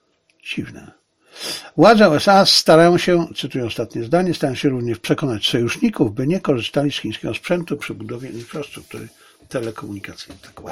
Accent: Zabrze, Silesian Voivodeship, Poland; born there; Mimo tego, że urodziłem się w mieście, które 5 lat przed moim urodzeniem było jeszcze miastem niemieckim.

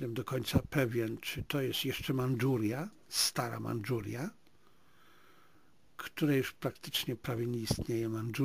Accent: Zabrze, Silesian Voivodeship, Poland; moje rodzinne miasto Zabrze i ta wioska, której wywodzi się moja rodzina w Tarnowskim, leżały tuż przy tej trasie.

